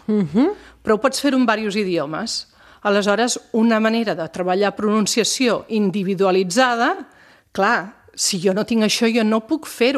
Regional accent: Catalonia, Spain; accent: Catalan; jo tinc un accent, mm-hmm, jo no puc exposar els nanos a tots els accents llatins, perquè el meu accent, mm-hmm, quasi que és més català que espanyol.

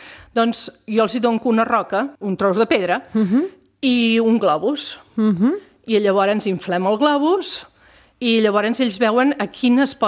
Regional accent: Catalonia, Spain; accent: Catalan; jo tinc un accent, mm-hmm, jo no puc exposar els nanos a tots els accents llatins, perquè el meu accent, mm-hmm, quasi que és més català que espanyol.

